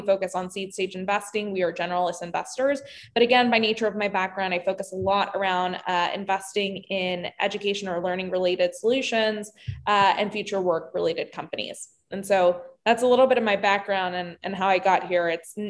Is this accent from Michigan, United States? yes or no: no; Orlando, Florida, United States; I was born and raised in Orlando.